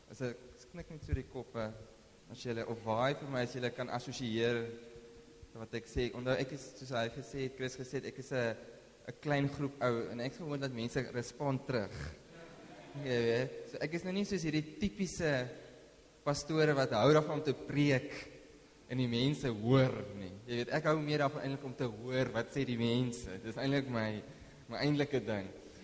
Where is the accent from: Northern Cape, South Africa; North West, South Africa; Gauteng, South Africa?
Northern Cape, South Africa; Kakamas; ek kom nou, sy kom van Namakoland, maar ek kom van Kaimoes af.